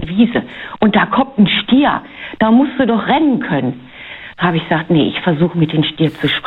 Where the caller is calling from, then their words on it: Rhineland-Palatinate, Germany; Ich bin aus der Nähe von Speyer.